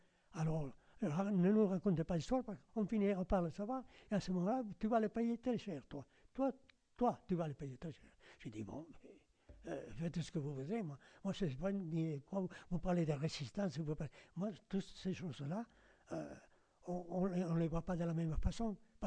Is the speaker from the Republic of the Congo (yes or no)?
no; Spain; French is a second language; mais moi je parle français parce que je l'ai étudié en Espagne. mais je ne suis pas français, je suis espagnol.